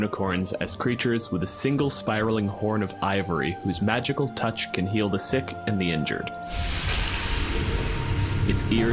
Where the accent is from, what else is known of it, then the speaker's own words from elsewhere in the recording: Canada; My pronouns are he, him, and I'm a physicist from Canada.